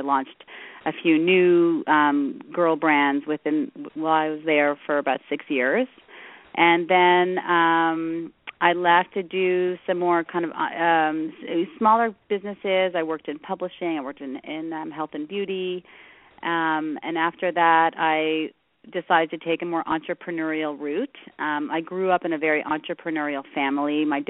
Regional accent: Montreal, Quebec, Canada; moved away as an adult; now in Los Angeles, United States; So I am from Montreal in Canada, and I did my MBA there at McGill.

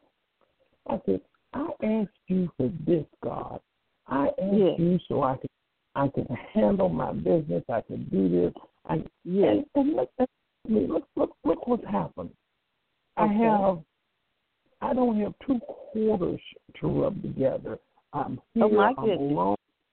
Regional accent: North Carolina, United States; I was raised in North Carolina, but I've lived a little.

